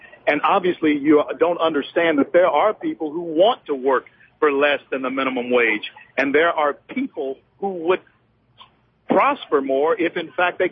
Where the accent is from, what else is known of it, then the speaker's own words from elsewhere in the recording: Louisiana, United States; I'm from Louisiana. There's an all out war against natural gas.